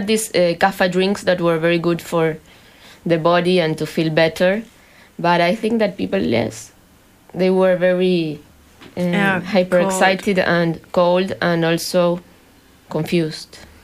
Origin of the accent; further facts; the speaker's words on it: Argentina; English is a second language; I am from Argentina